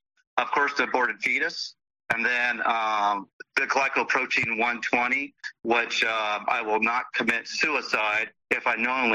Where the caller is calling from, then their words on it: Sherwood, Arkansas, United States; Sherwood, Arkansas